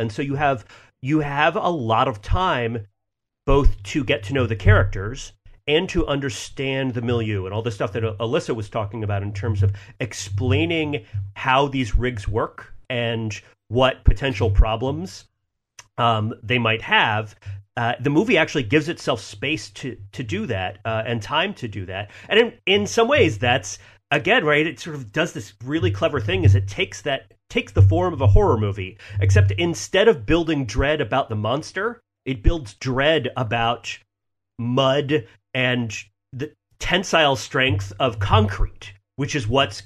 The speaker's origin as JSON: {"language": "English", "region": "Florida", "country": "United States", "tie": "born or raised there", "said": "And I grew up on the Gulf Coast of Florida, not too far from the shore of Louisiana, where, you know, this is where this takes place. The beaches where I grew up were decimated for a time by the Horizon disaster."}